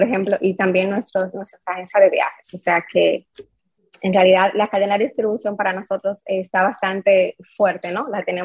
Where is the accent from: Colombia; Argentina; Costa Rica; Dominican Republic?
Dominican Republic; aquí en República Dominicana el personal, casi toda la plantilla, todos los equipos somos dominicanos